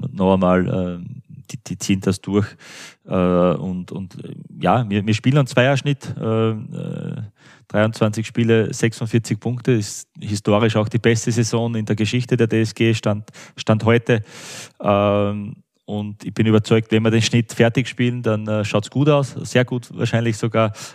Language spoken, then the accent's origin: German; Austria; now in Germany; ich fühle mich auch im Kraichgau wohl. Das ist dann schon, ja, schon sehr nahe auch irgendwie zu meiner Heimat von der Kultur her, vom auch wie die Landschaft und so ist.